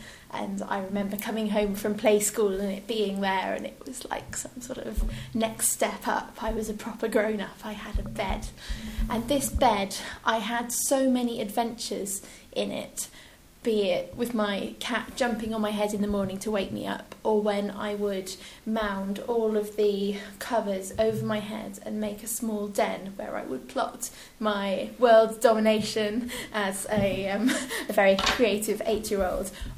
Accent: Monmouth, Wales, United Kingdom; I am 25 and I come from Monmouth, where I grew up on a farm.

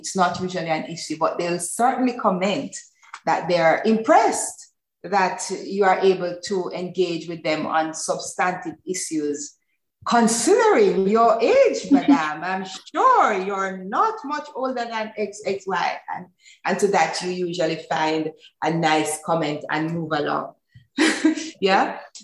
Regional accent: Jamaica; I was respected because of the fact that I'm Jamaican. That was something that I was proud

